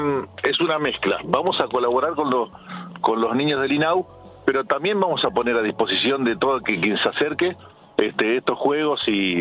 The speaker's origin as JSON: {"language": "Spanish", "country": "Argentina", "said": "Así que, efectivamente, soy argentino y ya bastante grande, por eso no me acordaba el nombre."}